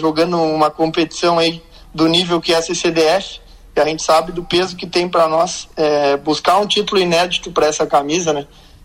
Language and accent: Portuguese; São Lourenço do Sul, Rio Grande do Sul, Brazil; eu sou natural de São Lourenço do Sul, né? Cresci aí com a minha família